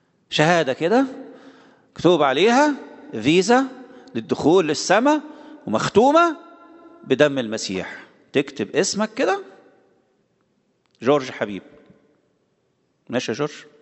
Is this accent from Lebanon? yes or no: no; Egypt; عندنا في مصر يختموها بختم كده مدور نختمها